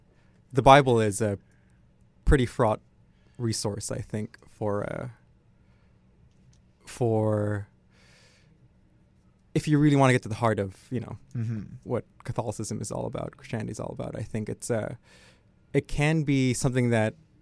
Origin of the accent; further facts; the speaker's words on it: Philippines; It's also part of my, you know, family structure. It's part of the identity that, I have as a Filipino.